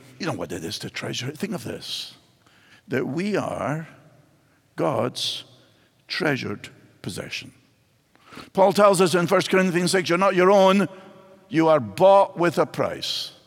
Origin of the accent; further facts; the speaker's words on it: Scotland, United Kingdom; now in United States; So, well, you know, I'm from Scotland.